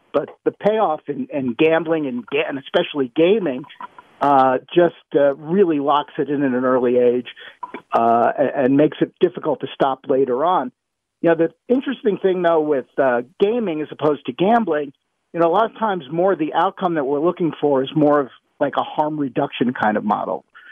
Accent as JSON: {"language": "English", "region": "New York", "country": "United States", "tie": "born or raised there", "said": "I grew up in New York"}